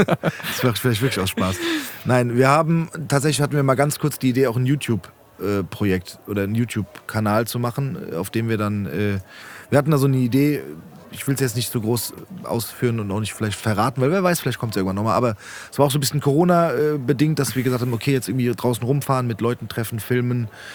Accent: Frankfurt, Hesse, Germany; Ich bin in Rödelheim aufgewachsen.

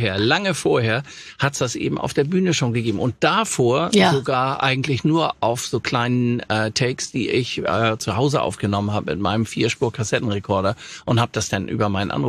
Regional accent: Hamburg, Germany; in Hamburg-Langenhorn, wo ich groß geworden bin

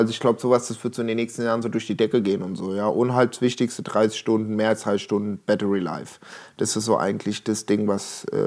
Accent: Switzerland; now in Berlin, Germany; ich bin Schweizer

